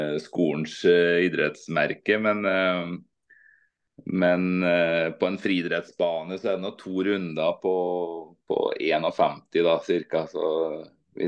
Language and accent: Norwegian; Rennebu, Trøndelag, Norway; jeg er jo fra Rennebu da, fra Rennebu kommune i gamle Sør-Trøndelag